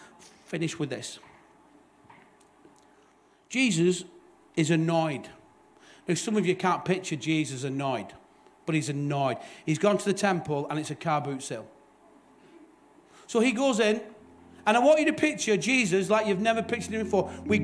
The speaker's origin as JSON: {"language": "English", "town": "Bolton", "region": "North West England", "country": "United Kingdom", "said": "Well, I'm from Bolton, right?"}